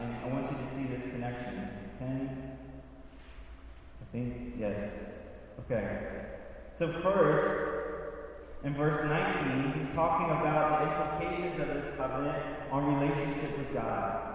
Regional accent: Louisiana, United States; also born or lived in Missouri; I'm from Louisiana, you know, so I've got some of that family. Before that, from Missouri, I've got some of that family.

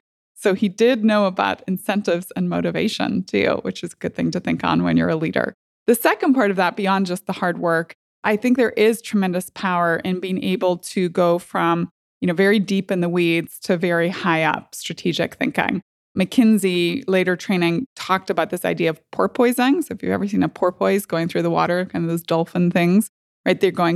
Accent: Northern Ireland, United Kingdom; Yeah, growing up in Northern Ireland, certainly you look back at your life, very formative. I did grow up during the Troubles

